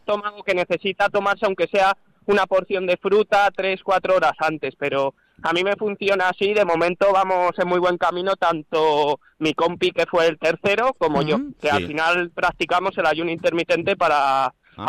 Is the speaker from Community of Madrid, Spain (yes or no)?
yes; Valdemoro, Community of Madrid, Spain; porque yo soy de Valdemoro, del sur, y luego el transporte tiene su tiempo.